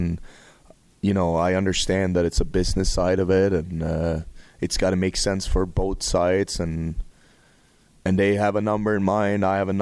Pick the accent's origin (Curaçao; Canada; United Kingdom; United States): Canada; Calgary, Alberta; I grew up in Calgary. I've been here my whole life.